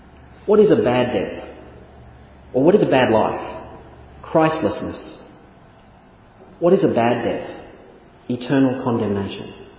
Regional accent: Australia; accent: Australian; This whole section of scripture I just want to share with you is where my Australian accent gets me into the most possible problem.

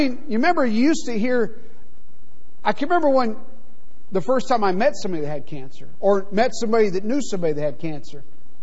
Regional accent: Beaumont, Texas, United States; my family, I grew up down in Southeast Texas, in Beaumont, Texas. My mom lives in Houston now.

